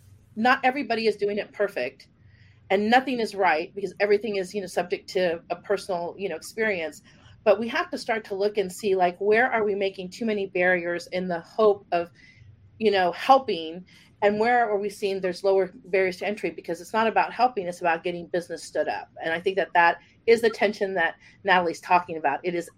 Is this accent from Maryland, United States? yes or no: no; Texas, United States; because I'm from Texas and I spent a lot of time in Oklahoma